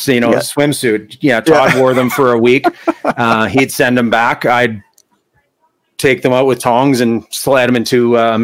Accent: Canada; as a Canadian

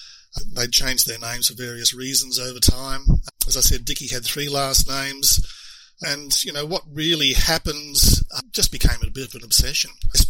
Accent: Queensland, Australia; I wanted to write a novel set in 1942 in Queensland, which is my home state, a big state of Australia

